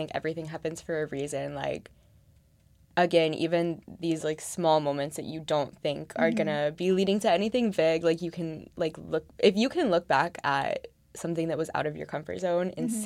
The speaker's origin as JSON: {"language": "English", "town": "Columbus", "region": "Ohio", "country": "United States", "also_born_or_lived": "San Diego", "said": "I moved from San Diego. So I'm from Ohio."}